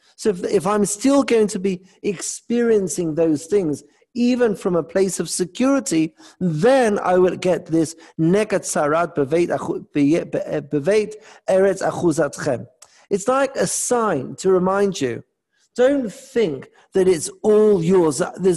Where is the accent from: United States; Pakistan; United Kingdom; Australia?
United Kingdom; England; moved away; I don't know if you can tell, I'm originally from England.